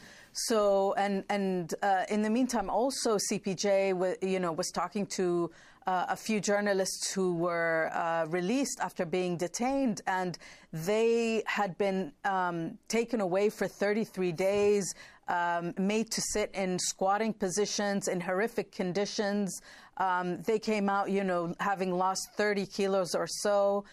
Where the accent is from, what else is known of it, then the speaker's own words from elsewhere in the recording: Palestine; And as an American as well, not only as a Palestinian